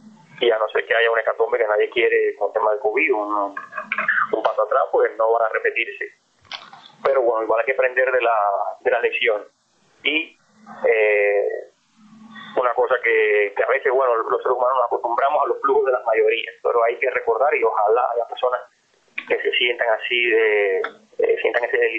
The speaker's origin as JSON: {"language": "Spanish", "country": "Cuba", "said": "los cubanos de aquí adentro"}